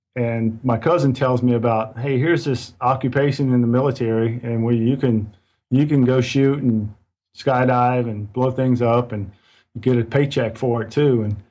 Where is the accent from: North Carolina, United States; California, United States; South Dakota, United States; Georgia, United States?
Georgia, United States; Macon; You know, Ben, I'm from Macon, Georgia. It's a small town back in middle Georgia.